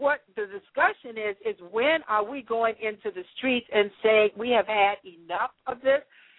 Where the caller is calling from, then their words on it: Greenville, South Carolina, United States; Greenville, South Carolina.